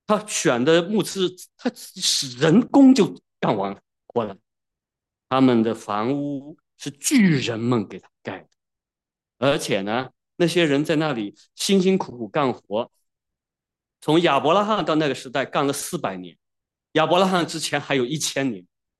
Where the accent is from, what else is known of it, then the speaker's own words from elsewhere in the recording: Wenzhou, Zhejiang, China; 我们温州人说话叫做这个下雨天呢早点脱鞋子